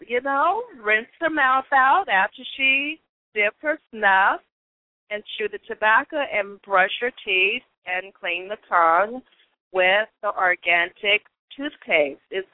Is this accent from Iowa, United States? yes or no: no; Las Vegas, Nevada, United States; now in Dallas, United States; Well, I'm from Las Vegas, Nevada, and I've been in Dallas, Texas for approximately 8 years now.